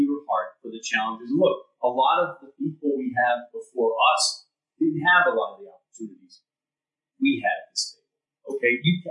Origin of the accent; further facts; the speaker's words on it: Pittston, Pennsylvania, United States; I grew up in Greater Pittston, which I wasn't wrestling with the issues that face African Americans.